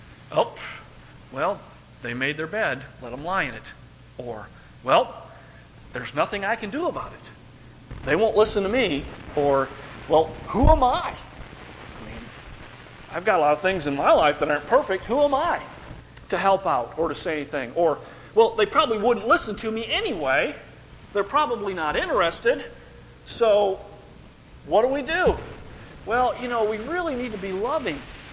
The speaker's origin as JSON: {"language": "English", "region": "Midwest", "country": "United States", "tie": "born or raised there", "said": "You know, I'm growing up in the Midwest. I've seen this a couple times."}